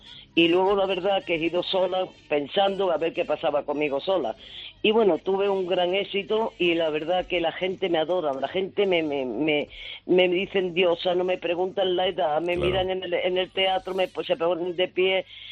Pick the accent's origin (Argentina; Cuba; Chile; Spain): Spain; Yo en este país, que es el mío, que soy española de los pies a la cabeza, yo soy española